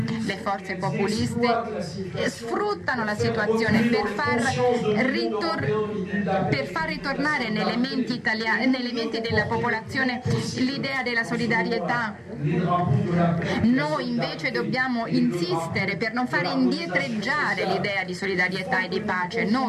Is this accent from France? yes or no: yes; France; Io che sono francese non mi dimentico della responsabilità del governo